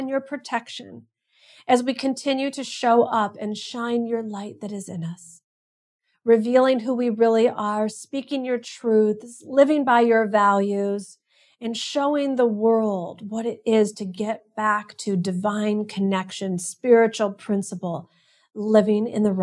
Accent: Los Angeles, California, United States; And so they were like, hey, where are you from? And I said, LA.

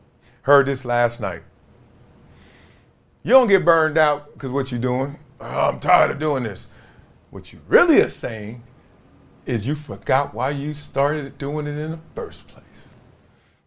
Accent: Brooklyn, New York, United States; I'm from Brooklyn.

